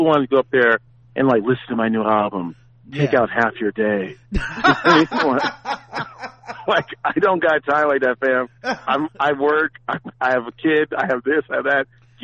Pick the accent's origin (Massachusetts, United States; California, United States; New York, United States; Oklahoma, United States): California, United States; San Francisco; So I'm from Lakeview. It's like this little neighborhood. No, it's on the outskirts, right before it turns into the peninsula.